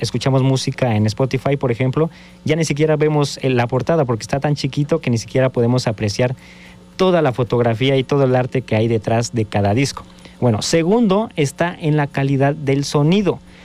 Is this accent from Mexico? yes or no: yes; Mexico; muchos crecimos aquí en México